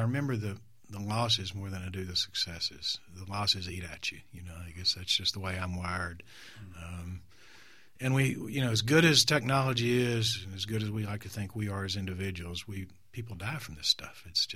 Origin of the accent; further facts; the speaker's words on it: Houston, Texas, United States; also born or lived in Austin; I was born in Austin. We moved to Houston when I was in grade school, but my Austin grandfather was kind of influential